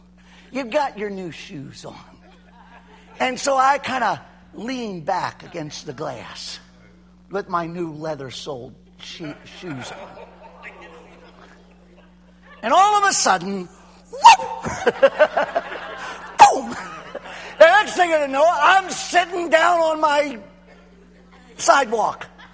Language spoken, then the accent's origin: English; Trenton, New Jersey, United States; Pastor Mike and I grew up in Trenton. Remember Staten Broad?